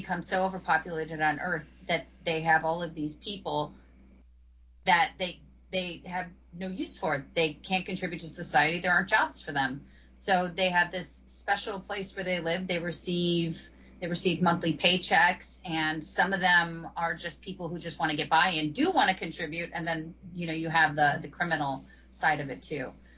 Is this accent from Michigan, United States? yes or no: yes; Detroit, Michigan, United States; And we're experiencing it in a different way, because I'm from Detroit.